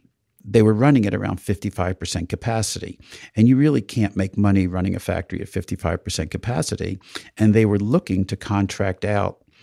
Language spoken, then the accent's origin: English; the North, United States; because I was Jewish from the North and wasn't a member of the family.